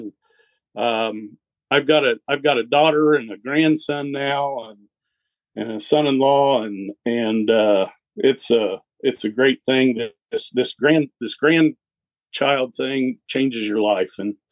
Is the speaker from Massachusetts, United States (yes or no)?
no; Paris, Illinois, United States; Scott and I grew up in Illinois, and so we're back here.